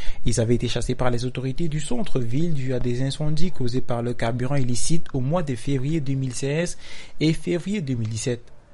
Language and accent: French; Cameroon; Il n'est pas stable comme chez nous au Cameroun où pendant des années on peut avoir le même prix à la caisse pour le carburant.